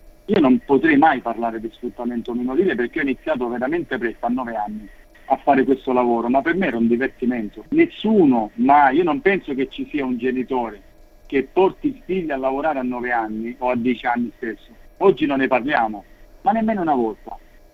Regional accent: Sicily, Italy; rappresenta la mia regione d'origine, la Sicilia

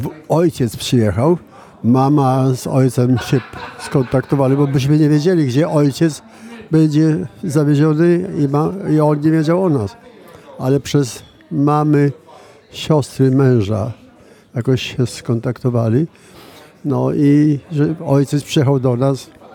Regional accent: Volyn Oblast, Ukraine; moved away; W 1939 roku ja z Wołynia jestem.

